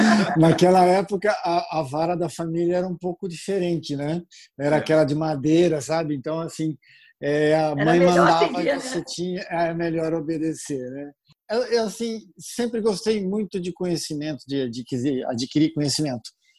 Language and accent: Portuguese; Milan, Lombardy, Italy; Não, na verdade, eu nasci em Milão, na Itália.